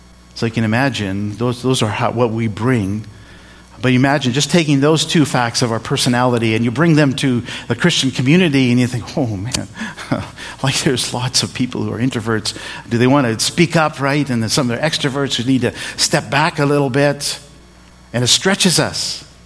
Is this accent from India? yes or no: yes; India; also born or lived in Canada; I grew up in India. I didn't grow up in Canada. I was born there. I spent most of the first 18 years of my life.